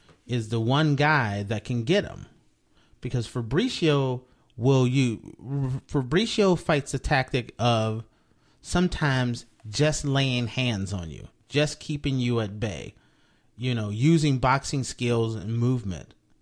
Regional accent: Ohio, United States; I'm from Ohio. I'm a big

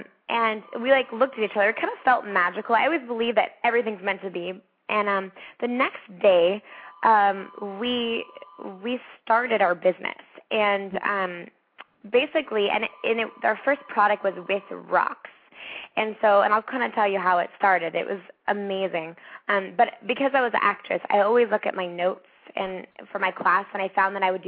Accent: Boulder, Colorado, United States; now in Los Angeles, United States; And actually, when I came here, I'm from Boulder, and Boulder's a very innocent city. And so I used to, like, wave to everybody, you know, in Colorado.

